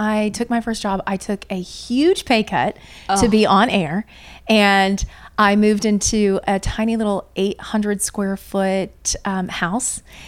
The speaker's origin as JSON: {"language": "English", "town": "Louisville", "region": "Kentucky", "country": "United States", "tie": "born or raised there", "said": "I'll tell you, there was one lady that I grew up watching in Louisville, Kentucky."}